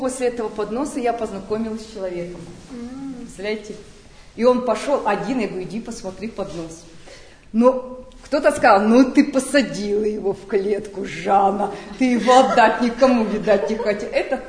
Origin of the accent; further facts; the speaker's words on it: Nizhny Tagil, Sverdlovsk Oblast, Russia; еще дать знать, что мы с Урала, мы с Тагила.